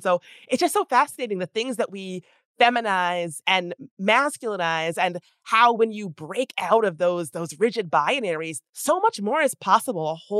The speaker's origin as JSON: {"language": "English", "country": "United States", "said": "As an American, I have this perhaps incorrect idea of like Sweden as this gender utopia where everything is great."}